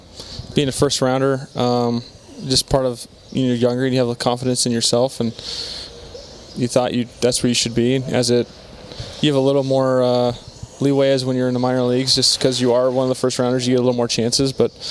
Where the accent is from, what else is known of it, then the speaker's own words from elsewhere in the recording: California, United States; We're all from Southern California.